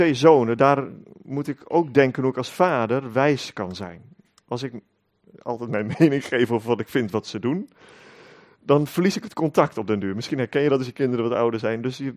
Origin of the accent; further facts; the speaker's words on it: Netherlands; Zijn wij Hollanders, hebben dat tot een kunst verheven af en toe.